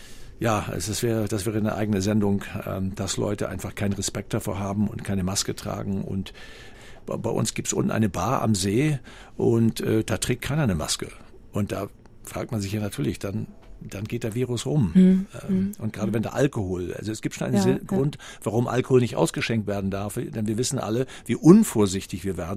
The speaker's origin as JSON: {"language": "German", "region": "Schleswig-Holstein", "country": "Germany", "said": "von den Schleswig-Holsteinern aus meinem alten Heimatland"}